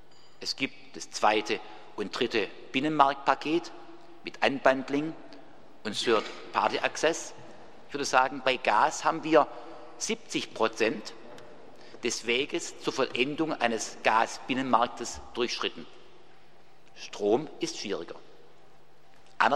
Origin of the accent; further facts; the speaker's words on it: Germany; Ich nehme mein Heimatland, Deutschland, als ein Beispiel, ein wenig gutes Beispiel, ausdrücklich in diese Liste auf.